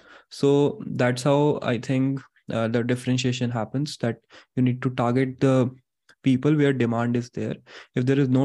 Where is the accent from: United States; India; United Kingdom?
India; Uttarakhand; I do not know any regional languages, actually. Like I am from Uttarakhand, so I know a little bit of Garhwali